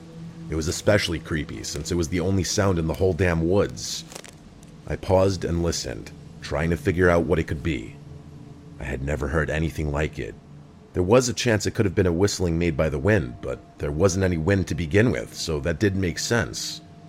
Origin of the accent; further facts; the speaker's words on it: New England, United States; I'm also from New England, so the drive actually wasn't so bad.